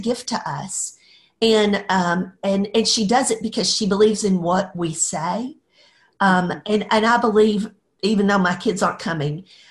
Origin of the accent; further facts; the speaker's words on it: Dallas, Texas, United States; I grew up in Dallas in Oak Cliff. I don't know if you know Oak Cliff, but a beautiful, wonderful place to live.